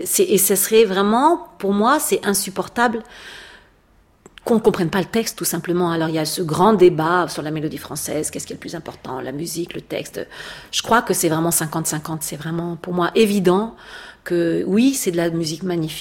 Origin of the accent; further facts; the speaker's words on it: France; en tant que Française